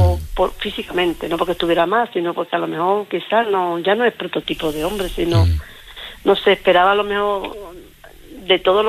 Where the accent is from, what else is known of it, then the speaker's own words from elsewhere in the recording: Huelva, Andalusia, Spain; now in Cádiz, Spain; Yo soy de Huelva, Álvaro, y me tuve que trasladar aquí a Cádiz, y estoy viviendo en Cádiz con él